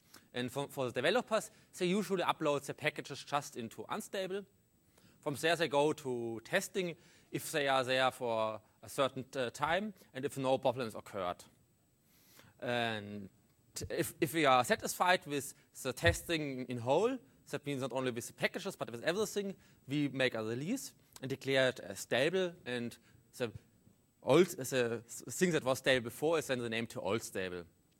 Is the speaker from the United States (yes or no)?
no; Munich, Bavaria, Germany; English is a second language; I come from Munich in Germany